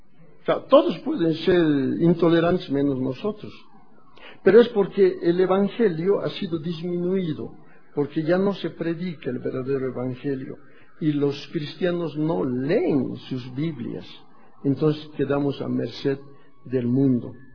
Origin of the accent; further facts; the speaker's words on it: Tarija, Bolivia; cuando era niño, era, qué sé yo, 60 años, 55 años, en Tarija, en mi tierra, jugábamos bolitas, canicas